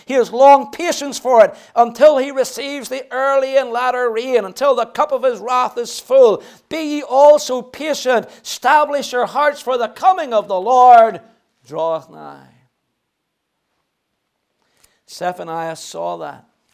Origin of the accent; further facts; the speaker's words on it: Northern Ireland, United Kingdom; moved away as an adult; now in Stoke-on-Trent, United Kingdom; when I moved here 14 years ago from Northern Ireland